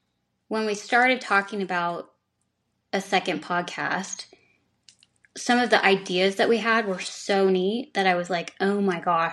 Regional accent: California, United States; We're both from California. And the funny thing about that is I kind of claim Northern California and the Central Valley

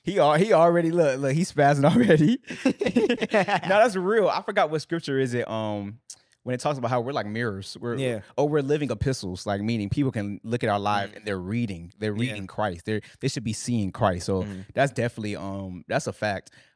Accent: Virginia, United States; We're just from Virginia. We're just young, you know what I'm saying?

